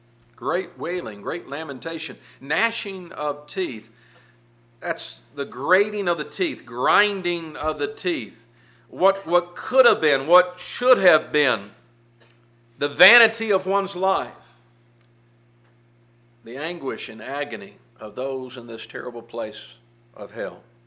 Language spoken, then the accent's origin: English; Kentucky, United States; as I think back to my youth growing up in Kentucky and the first time I visited Mammoth Cave.